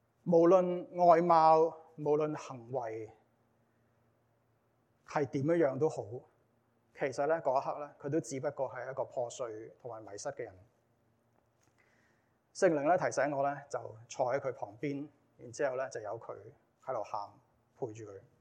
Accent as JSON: {"language": "Cantonese", "country": "Hong Kong", "also_born_or_lived": "Canada", "said": "因為我係加拿大人；二因為我係即系香港人，"}